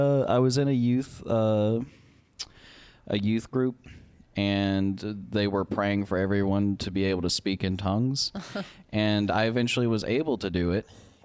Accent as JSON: {"language": "English", "region": "Louisiana", "country": "United States", "said": "Louisiana. I'm from Louisiana, and it's a variety of reasons. I'd have to say, being in Louisiana wasn't a pleasant experience for me."}